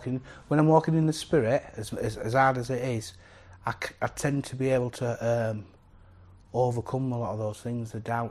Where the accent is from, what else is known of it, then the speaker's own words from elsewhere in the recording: Bradford, Yorkshire and the Humber, United Kingdom; now in Halifax, United Kingdom; I'm from Bradford originally.